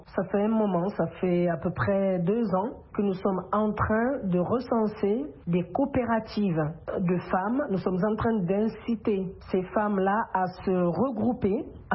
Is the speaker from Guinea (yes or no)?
yes; Guinea; je suis guinéenne d'origine Loma